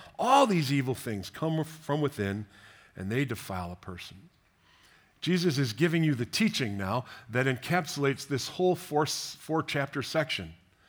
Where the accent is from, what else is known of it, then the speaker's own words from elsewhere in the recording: United States; I'm an American. How dare you question? What? I'm a pastor.